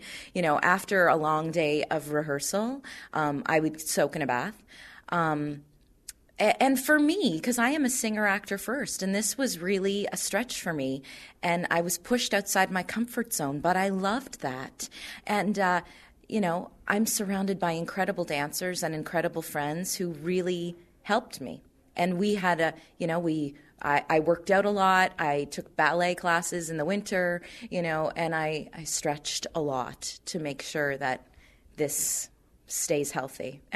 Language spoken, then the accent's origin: English; Cape Breton, Nova Scotia, Canada; went home to Cape Breton, and I'm from the East Coast, and just kind of had a nice work life balance.